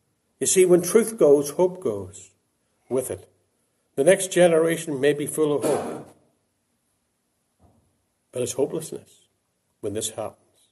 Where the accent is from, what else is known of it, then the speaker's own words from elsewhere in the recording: Ireland; In the church I grew up in Ireland, there was the high, very high pulpit.